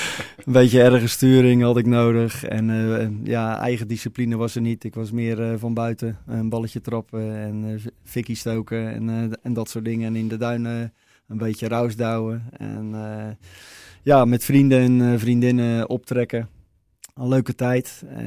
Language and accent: Dutch; Noordwijk, South Holland, Netherlands; En opgegroeid in Noordwijk. En nog steeds woonachtig in Noordwijk. En ik denk dat ik Noordwijk nooit zal verlaten.